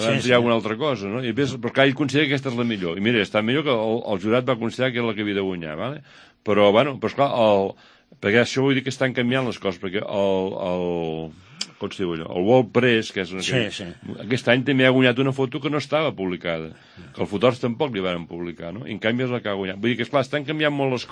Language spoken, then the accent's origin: Catalan; Llagostera, Catalonia, Spain; Jo començo amb un butlletí al meu poble, o sigui, fem a Llagostera